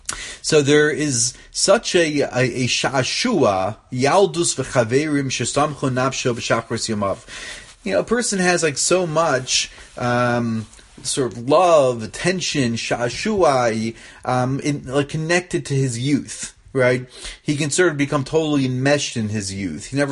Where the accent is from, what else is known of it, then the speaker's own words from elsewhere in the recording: Baltimore, Maryland, United States; And because I grew up in Shomer Emunah, so all the people there said